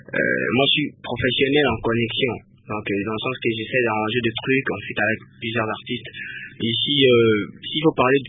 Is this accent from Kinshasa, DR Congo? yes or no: yes; Kinshasa, DR Congo; moi, je suis de Kinshasa, tu vois. À Kinshasa, les gens veulent trop de trucs qui les ressemblent.